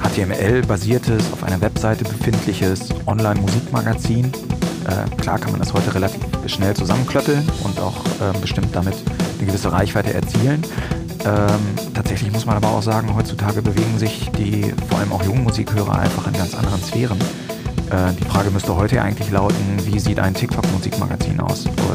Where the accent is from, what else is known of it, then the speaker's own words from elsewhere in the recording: Salzgitter, Lower Saxony, Germany; Ich stamme aus Salzgitter.